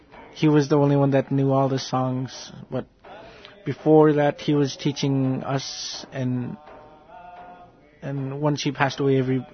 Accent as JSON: {"language": "English", "town": "Tuntutuliak", "region": "Alaska", "country": "United States", "said": "And I'm from Tintituliak."}